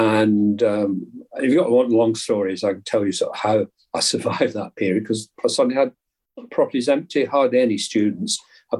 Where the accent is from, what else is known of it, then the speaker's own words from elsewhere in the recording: Scotland, United Kingdom; I could hardly understand him. And I'm from Scotland